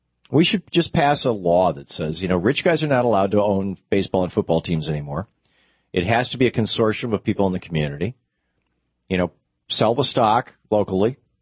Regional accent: Michigan, United States; My parents grew up in Miami, so I grew up in Michigan. I was always a Detroit Tigers fan and Detroit Lions.

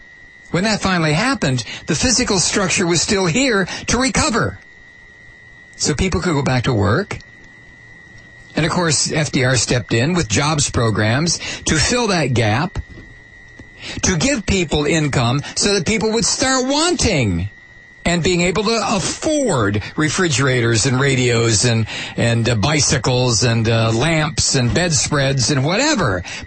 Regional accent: Toledo, Ohio, United States; If you want a classic, hell, go to Toledo, Ohio. Go back to my hometown.

